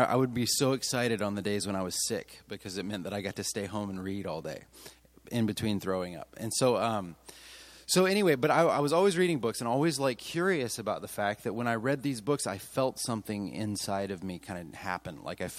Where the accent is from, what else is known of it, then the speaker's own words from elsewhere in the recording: Nashville, Tennessee, United States; I am from Nashville, Tennessee. Anybody ever been in Nashville?